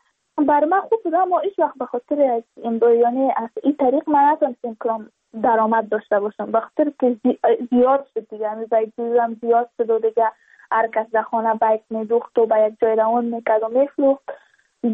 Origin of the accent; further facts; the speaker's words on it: Badakhshan, Afghanistan; چون ما از بدخشان هستیم